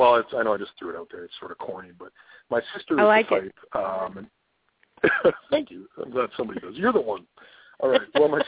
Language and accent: English; Canada; As a Canadian, even, you know, much respect to everyone out there.